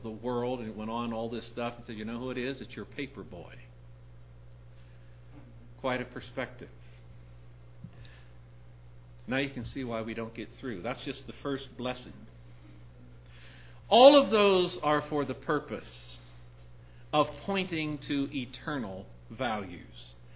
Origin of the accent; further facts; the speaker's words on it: Appalachia, United States; I know that growing up in the Appalachian poverty area, by today's standards especially, we would have been considered extremely poor.